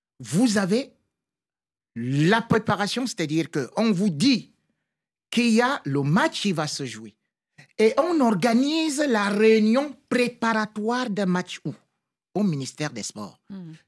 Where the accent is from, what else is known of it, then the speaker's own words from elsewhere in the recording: Cameroon; Malheureusement, en tant que Camerounais